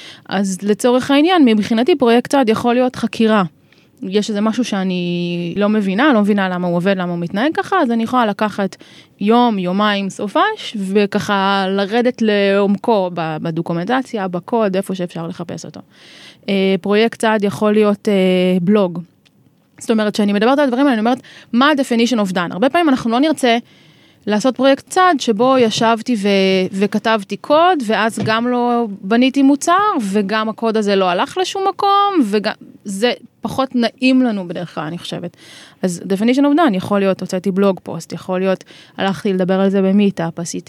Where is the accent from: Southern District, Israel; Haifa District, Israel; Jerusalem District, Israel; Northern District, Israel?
Jerusalem District, Israel; Tzora; גר היום, וגם נולדתי וגדלתי בקיבוץ